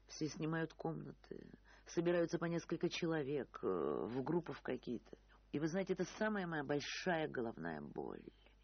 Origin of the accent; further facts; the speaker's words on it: Tambov, Tambov Oblast, Russia; Вот я из Тамбова, я 31-й регион.